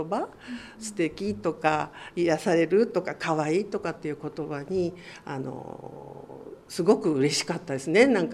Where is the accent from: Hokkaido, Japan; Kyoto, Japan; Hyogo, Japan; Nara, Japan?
Hokkaido, Japan; 北海道の山の中で、はい、あの育った私ですので、あの自然がいっぱいで